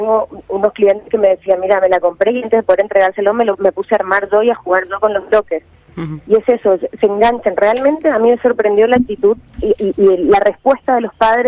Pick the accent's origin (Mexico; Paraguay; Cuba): Paraguay; accent: mixed; also born or lived in Buenos Aires, Argentina; No, yo soy de acá, soy de Buenos Aires, pero viví toda mi vida en Paraguay.